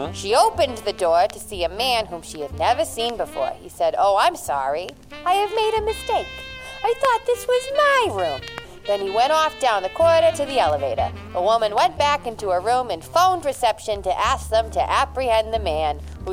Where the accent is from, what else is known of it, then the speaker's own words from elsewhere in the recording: United States; accent: New York-Boston mix; It's sort of a New York-Boston mix, because...